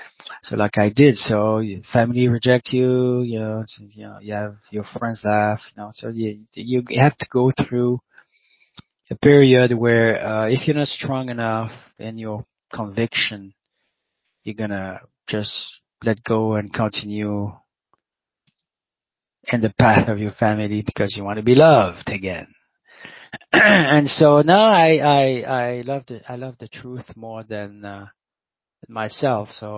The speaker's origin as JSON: {"language": "English", "region": "Quebec", "country": "Canada", "tie": "born or raised there", "second_language": "English", "said": "I was born in Quebec suburb. Until 22, and I was Catholic, you know, I was brought Catholic"}